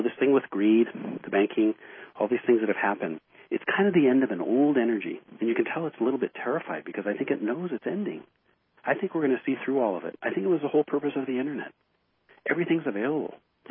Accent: United States; I mean, here I'm an American. I had never been there.

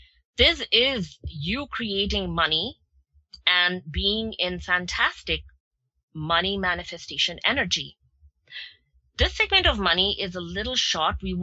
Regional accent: India; I grew up in India

